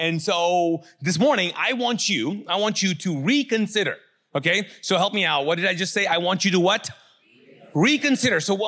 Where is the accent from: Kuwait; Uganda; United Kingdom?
Kuwait; also born or lived in Pakistan; and if you don't know, I'm from Pakistan. So anyways, I grew up in Kuwait. Anyways, we grew up in the desert.